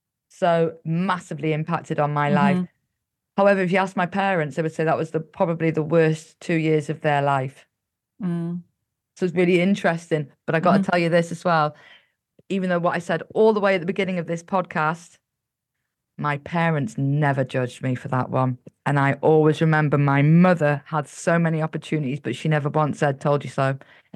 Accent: Yorkshire and the Humber, United Kingdom

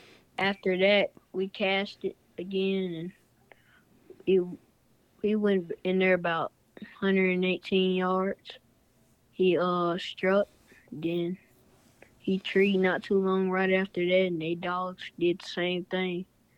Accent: Union, Mississippi, United States; I'm from Union, Mississippi, and I'm 10 years old.

